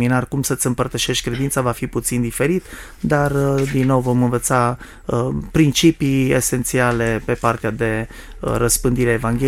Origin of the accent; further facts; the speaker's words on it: Timișoara, Timiș County, Romania; sunt din Timișoara, sunt căsătorit de 26 de ani